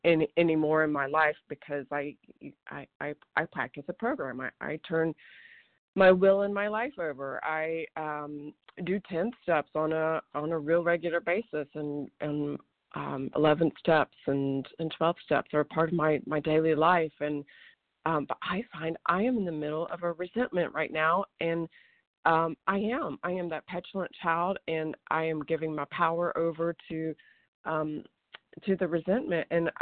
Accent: Oregon, United States; Yeah, I'm

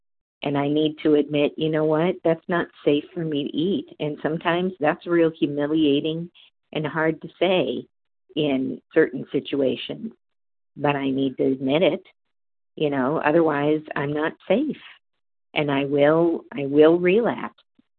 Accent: Massachusetts, United States; Central Massachusetts.

